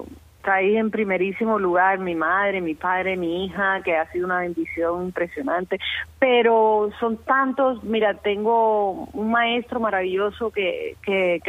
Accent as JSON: {"language": "Spanish", "country": "Cuba", "said": "soy cubana"}